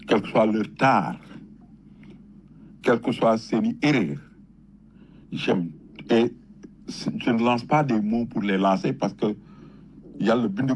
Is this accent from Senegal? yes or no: yes; Senegal; Je suis fier du Sénégal.